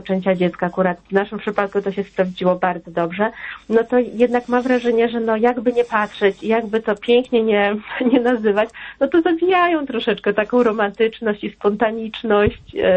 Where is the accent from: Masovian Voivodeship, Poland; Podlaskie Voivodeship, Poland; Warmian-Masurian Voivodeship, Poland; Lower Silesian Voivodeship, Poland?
Masovian Voivodeship, Poland; Warsaw; my jesteśmy z Warszawy